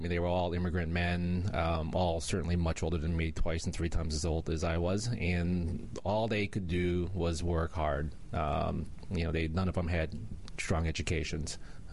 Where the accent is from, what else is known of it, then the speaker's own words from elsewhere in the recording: New York City, New York, United States; born there; I was born in New York City.